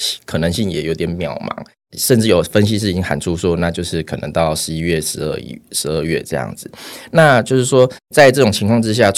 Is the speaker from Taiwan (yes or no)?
yes; Taiwan; 就是说我们台湾人可能最常去操作日元，可能就是去跟银行买他们的现钞。